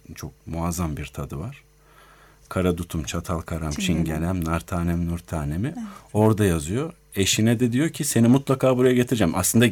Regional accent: Ankara, Turkey; tekrar Ankara'ya doğup büyüdüğüm yere döndüm.

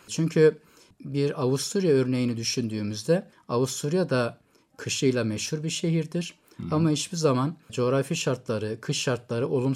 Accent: Sarıkamış, Kars, Turkey; also born or lived in Trabzon / Erzurum; ben 1968 Trabzon doğumluyum. İlk orta öğrenimimi Sarıkamış'ta tamamladım. Liseyi Erzurum'da okudum.

